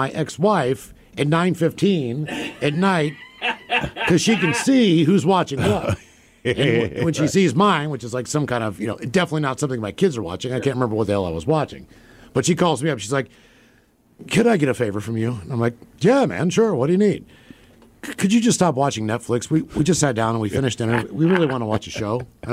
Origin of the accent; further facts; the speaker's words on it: West Virginia, United States; I'm from West Virginia. I can't do that.